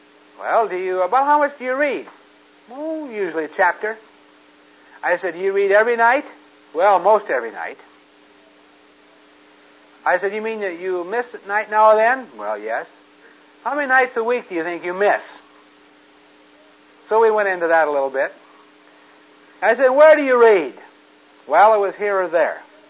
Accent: Modesto, California, United States; born or raised there

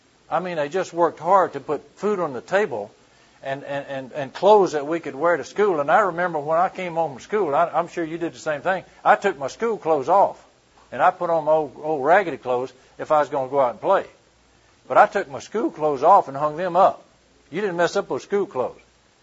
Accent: Minden, Louisiana, United States; Well, in my home life, we were raised in Minden, Louisiana, and we were poor.

